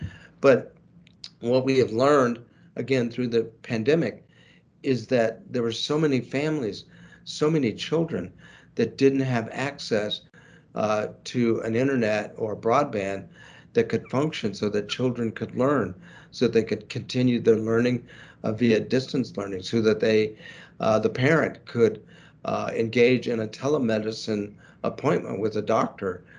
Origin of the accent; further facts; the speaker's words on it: Pasadena, California, United States; I grew up in the Pasadena, Altadena area, and I just have such fond memories of summers spent with my sisters hanging out in the Pasadena Library